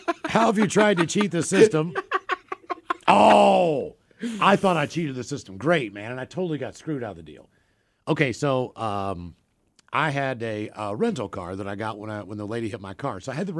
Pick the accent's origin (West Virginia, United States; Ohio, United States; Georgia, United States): West Virginia, United States; I'm from West Virginia. I can't do that.